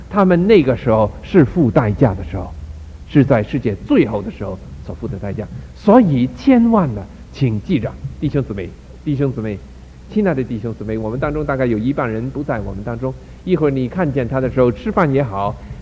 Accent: Beijing, China; 我小的时候在北平长大的，所以我会讲北平话，但是在那个时候我的父母在家里头强逼我们讲广东话，我们是广州人，所以我的广东话是正宗广州话，不是潮州话。

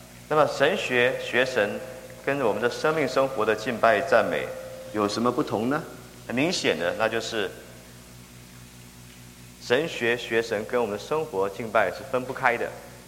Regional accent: China; 对于我们中国人来说，这个名称是很好的名称。

